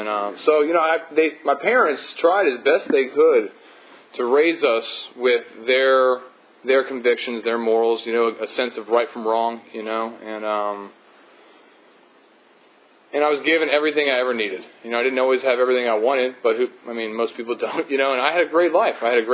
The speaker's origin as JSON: {"language": "English", "town": "Houston", "region": "Texas", "country": "United States", "tie": "born or raised there", "also_born_or_lived": "Omaha, Nebraska", "said": "I was born in Omaha, Nebraska, you know, and we moved down to Texas, and I was living in Houston."}